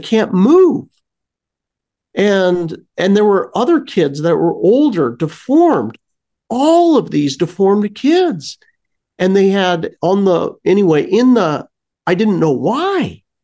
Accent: San Diego, California, United States; And so I said, "Oh, I'm from San Diego, you know, we're just here visiting."

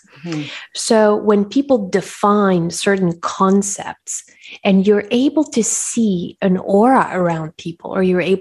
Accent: Switzerland; also born or lived in Colombia; my mom is from Colombia and I grew up in Switzerland, actually. We moved to Switzerland when I was a child and I grew up there until I was 14. So French, Spanish were kind of my base languages.

